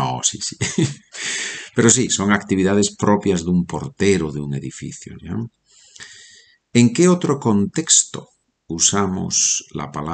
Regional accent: Oviedo, Asturias, Spain; born there; En mi caso, nací en Oviedo, en el norte de España.

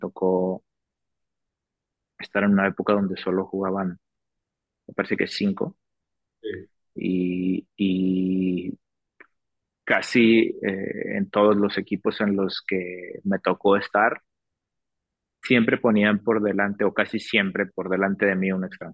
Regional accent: La Partida, Coahuila, Mexico; Yo vivía en La Partida, pues, pertenece al municipio de Torreón, es un pueblito, y estaba como a 12 kilómetros de Torreón

